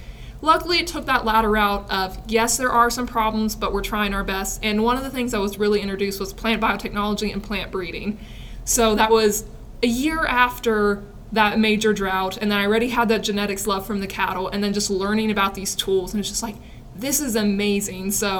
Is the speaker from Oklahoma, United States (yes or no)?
yes; Oklahoma, United States; So I'm originally from Oklahoma, and 2011, that was when we had an extreme drought and heat wave.